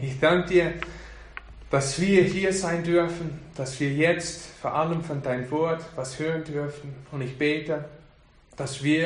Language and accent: German; United States; während meiner Kindheit in den USA bin ich sehr oft in meine Gemeinde gegangen.